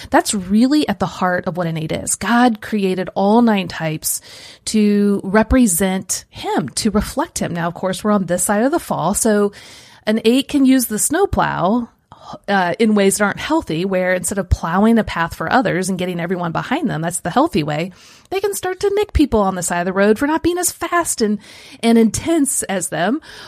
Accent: Kansas City, United States; also born or lived in Central Illinois; we used to live in Central Illinois, and I grew up in Kansas City.

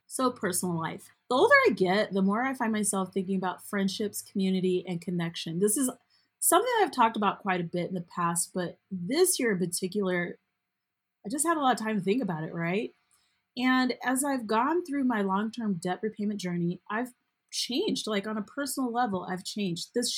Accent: United States; As an American, it has also been one of the most heartbreaking and honestly disappointing experiences that I've had as a citizen of this country. And that's saying something because I am Black.

